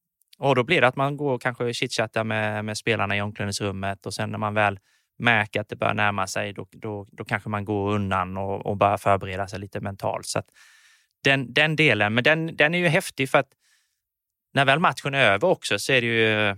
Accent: Alvesta, Kronoberg County, Sweden; Uppväxt i Alvesta, 17 exakta kilometer från Växjö, som jag har rest väldigt mycket.

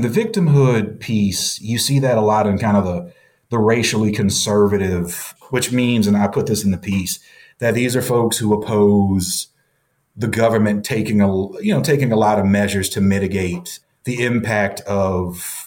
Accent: the South, United States; because this Florida is a former Jim Crow state, and I'm from the South too, though.

